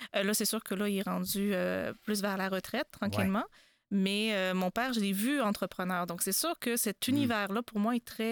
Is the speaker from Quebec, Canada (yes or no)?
yes; Drummondville, Quebec, Canada; Oui, ben moi, je suis de Drummondville.